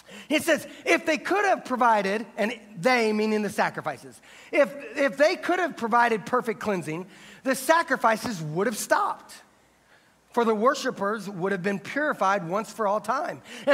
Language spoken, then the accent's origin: English; Indianapolis, Indiana, United States; You see, I grew up in Indianapolis, right next to the Indianapolis Motor Speedway.